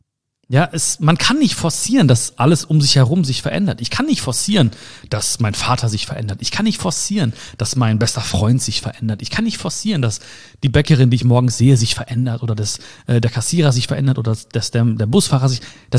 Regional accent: Hagen, North Rhine-Westphalia, Germany; vor allen Dingen auch in NRW, vor allen Dingen auch in Hagen, in meiner Heimatstadt und in der Stadt, wo ich geboren bin.

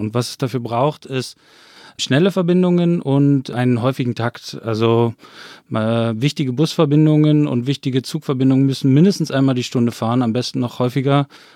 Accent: Cologne, North Rhine-Westphalia, Germany; Ich bin Stadtkind, ja. Also ich komme aus Köln ursprünglich.

